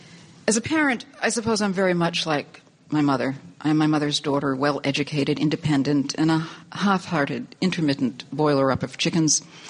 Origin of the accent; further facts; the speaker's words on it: Boston, Massachusetts, United States; I grew up right here in Boston.